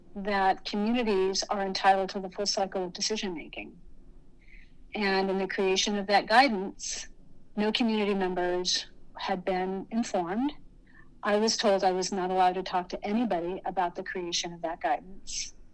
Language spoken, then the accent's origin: English; Tennessee, United States; All the state agents, I'm from Tennessee, and I push back on TDEC repeatedly for their coziness.